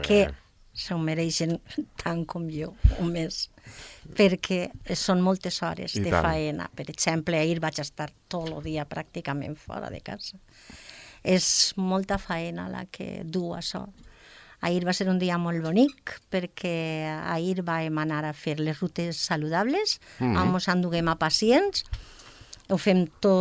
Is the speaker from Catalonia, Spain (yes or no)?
no; Alginet, Valencian Community, Spain; now in Formentera, Spain; Jo sóc d'un poble de la Comunitat Valenciana que es diu Alginet, a 16 quilòmetres de València.